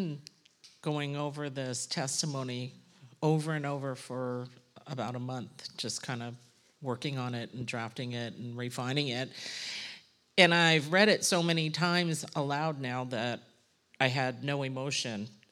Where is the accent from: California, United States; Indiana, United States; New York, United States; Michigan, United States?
California, United States; Gardena; I was born and raised in Gardena